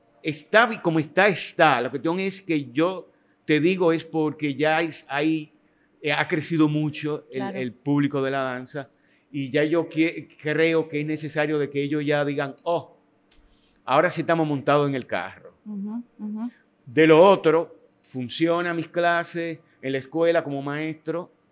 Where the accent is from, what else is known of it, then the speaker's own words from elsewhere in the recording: Dominican Republic; nosotros como dominicanos, el talento, el deseo y la proyección que tiene el dominicano, hemos mantenido eso